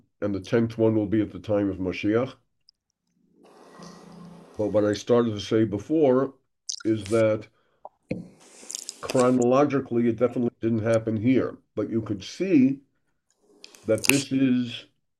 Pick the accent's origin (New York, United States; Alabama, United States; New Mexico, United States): New York, United States; Brooklyn; Even though I grew up in Crown Heights, where not only was Chabad, which we never called Chabad at the time, Lubavitch